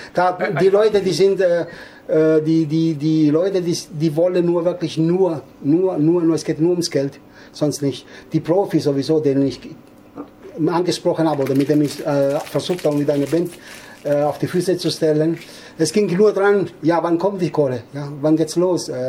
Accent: Scordia, Sicily, Italy; German is a second language; now in Germany; Sizilien, von Sizilien. Scordia in Catania, das ist Scordia in Sizilien.

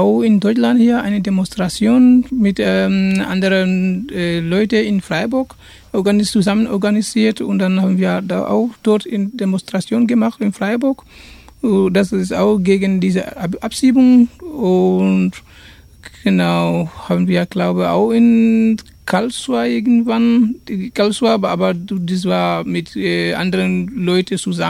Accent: Gambia; German is a second language; now in Germany; aber wir kommen aus Gambia

